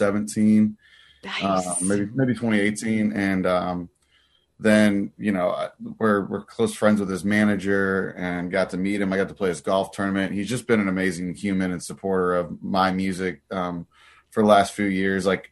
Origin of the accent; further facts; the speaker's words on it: Missouri, United States; So, but I'm from Missouri, so I'm pretty used to this